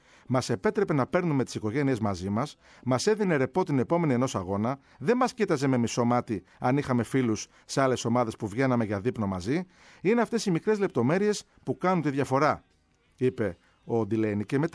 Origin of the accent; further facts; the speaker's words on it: Greece; Και εγώ που είμαι Έλληνας, το είπα ότι πραγματικά χάρηκα με αυτή τη δήλωση